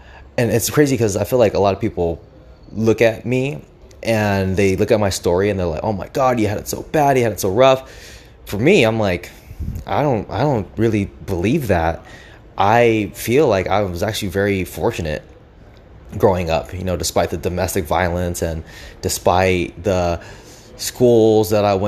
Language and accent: English; United States; born there; I was born in the United States, so it's easy for me to travel.